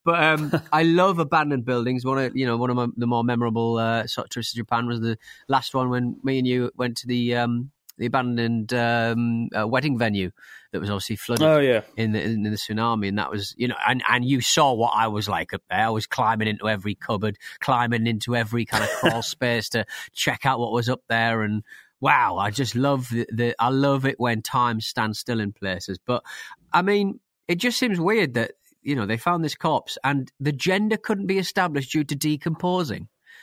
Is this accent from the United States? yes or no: no; Hartlepool, North East England, United Kingdom; There was a series of videos set in my hometown of Hartlepool